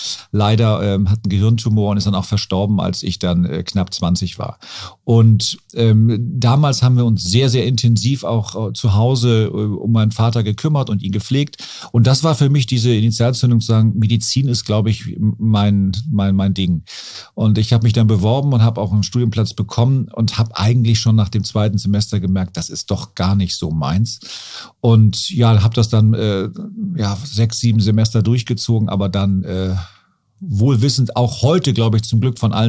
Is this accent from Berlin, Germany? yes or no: no; Hamburg, Germany; da bin ich quasi am Fuße des AEZs groß geworden.